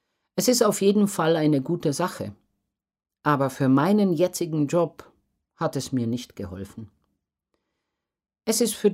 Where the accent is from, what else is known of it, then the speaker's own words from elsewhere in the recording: Montreal, Quebec, Canada; wenn man den Leuten sagt, ich komme aus Montreal und man hat ein gutes Video von seiner Nummer, reicht das oft schon.